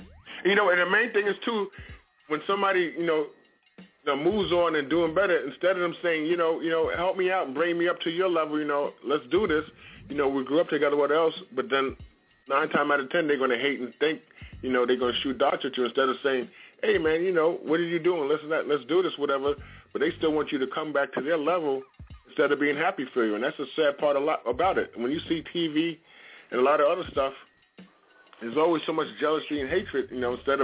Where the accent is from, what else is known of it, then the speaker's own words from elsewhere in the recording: New York City, New York, United States; because I grew up in the South Bronx, and I had two working parents.